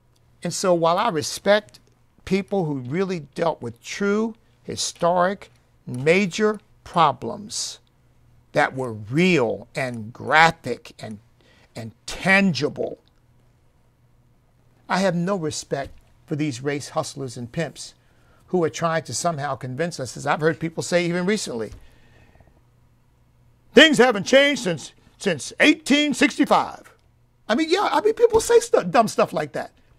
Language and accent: English; Charlotte, North Carolina, United States; this big event we had in my home state down in Charlotte